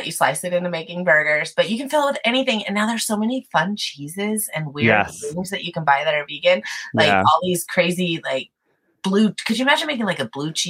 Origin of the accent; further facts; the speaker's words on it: California, United States; I'm from California, so people around here are loving the In-N-Out